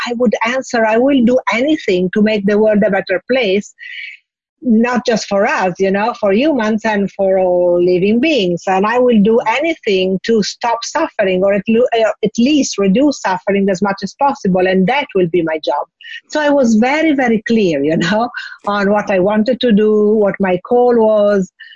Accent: Bologna, Emilia-Romagna, Italy; English is a second language; I moved to Milan, you know, because I'm from originally from Bologna. I moved to Milan.

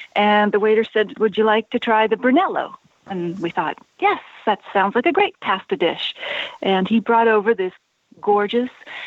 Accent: East Coast, United States; because I grew up on the East Coast, Scottish family, beer and whiskey.

